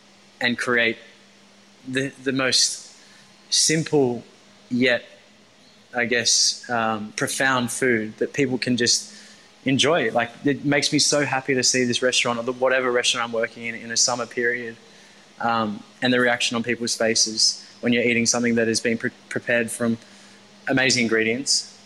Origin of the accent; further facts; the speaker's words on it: Maroubra, New South Wales, Australia; I grew up in Maroubra, but, you know, coming to Bondi around the early 20 mark